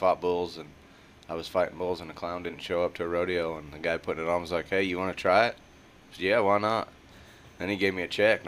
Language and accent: English; Cody, Wyoming, United States; now in Hico, United States; Yeah, I'm from Cody, Wyoming, originally. Okay. We live in Hyco, Texas now.